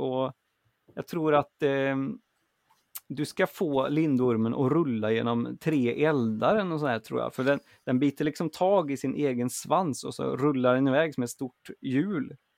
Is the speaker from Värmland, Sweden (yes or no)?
yes; Värmland, Sweden; för i Värmland där jag växte upp har jag aldrig hört om någon mystisk spökgris